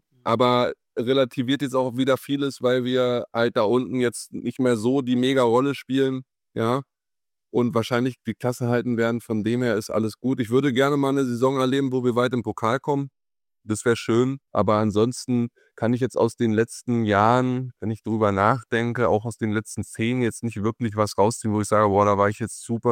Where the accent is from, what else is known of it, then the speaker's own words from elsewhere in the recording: Germany; ich bin Deutscher. Ich bin da auch stolz, in Deutschland leben zu können und hier geboren zu sein.